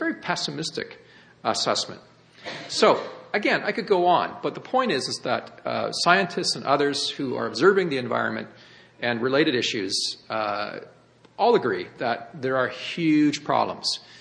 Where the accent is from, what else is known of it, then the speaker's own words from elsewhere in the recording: British Columbia, Canada; I well remember seeing this commercial on television when I grew up on the Sanish Peninsula.